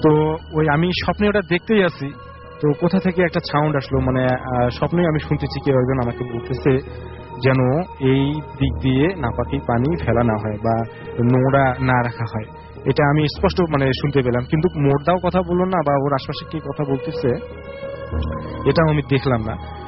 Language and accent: Bangla; Taraganj, Rangpur Division, Bangladesh; now in Dhaka, Bangladesh; আমার home district হচ্ছে তারাগঞ্জ শুভঙ্কর, আর আমি ঢাকার শান্তিনগর থেকে আসছি।